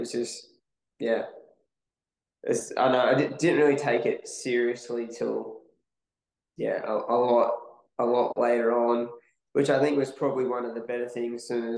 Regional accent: Australia; same origins as most Australian paddlers, all just through that surf life saving system

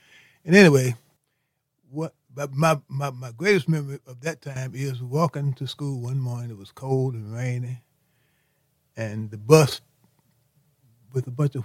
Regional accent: Grambling, Louisiana, United States; also born or lived in Bear Creek; I grew up in Grambling, but I was not born here. I was born south of here, about 30 miles, in a place called Bear Creek. That's near a town called Beanville.

